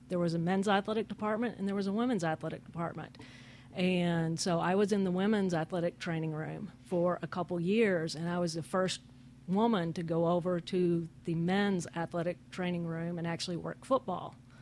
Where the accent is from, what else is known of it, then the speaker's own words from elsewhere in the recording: Goldthwaite, Texas, United States; I'm a Texan, born and raised in Texas, lived in many different cities in the state of Texas, was born in Goldthwaite, Texas, which is in the absolute middle of nowhere, somewhere west of Waco